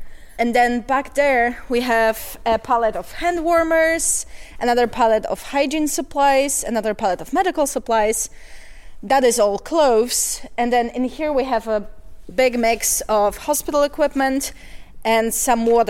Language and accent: English; Poland; English is a second language; I come from Poland.